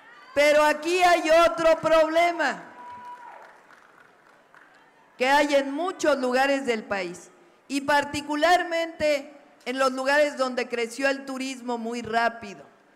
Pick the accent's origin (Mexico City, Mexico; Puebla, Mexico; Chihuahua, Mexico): Mexico City, Mexico; born there; Yo nací en la Ciudad de México